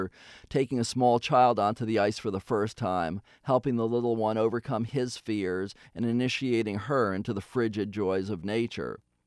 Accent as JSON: {"language": "English", "town": "New York City", "region": "New York", "country": "United States", "tie": "born or raised there", "said": "I grew up in New York City and learned to skate at Woolman Rink in Central Park."}